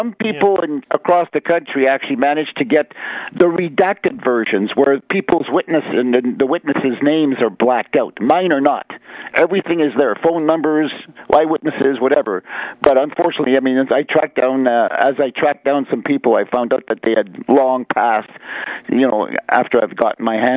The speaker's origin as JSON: {"language": "English", "town": "Sudbury", "region": "Ontario", "country": "Canada", "tie": "born or raised there", "also_born_or_lived": "Val-d'Or, Quebec", "said": "Well, I was born in Val-d'Or, Quebec in 1964, and then my dad, who was a miner, he moved us to Sudbury, of all places, in 1968, December 1968, actually."}